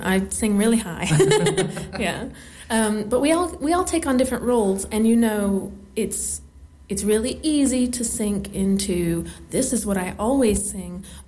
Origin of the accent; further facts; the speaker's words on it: Tennessee, United States; moved away as an adult; now in United Kingdom; No, I'm originally from Tennessee, but I've been here for 8 years, so my accent's really weird.